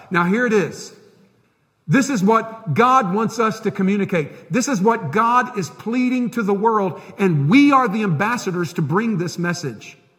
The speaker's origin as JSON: {"language": "English", "country": "United States", "tie": "born or raised there", "said": "Now, I grew up in America. I love our country."}